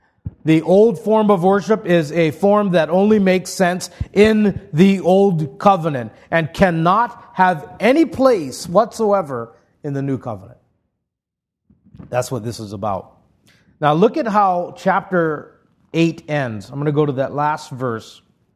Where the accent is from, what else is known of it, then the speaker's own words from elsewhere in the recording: Hawaii, United States; Growing up in Hawaii, my reference for royalty is not England, but the Hawaiian monarchs and the ali'i and their barbarous kapu system.